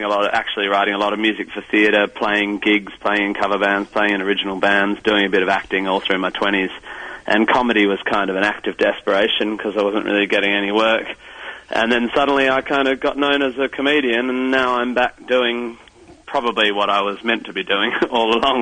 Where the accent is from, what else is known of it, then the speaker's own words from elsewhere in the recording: Perth, Western Australia, Australia; just in my hometown of Perth, where Perth's a long way from anything, so it sort of exists as its own microcosm.